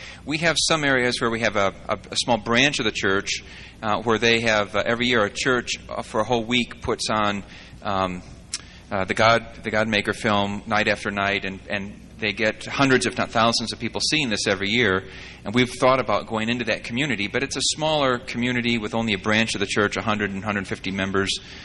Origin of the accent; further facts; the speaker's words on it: Illinois, United States; Well, I'm from Illinois, and we have some similar problems